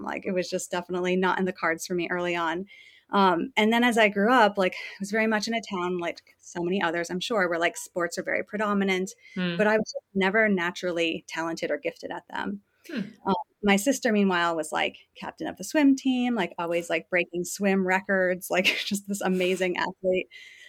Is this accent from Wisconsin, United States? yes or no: no; Plattsburgh, New York, United States; So I am originally from the Adirondack area of New York State. So I grew up like in a town called Plattsburgh, kind of in that outer region by Lake Champlain.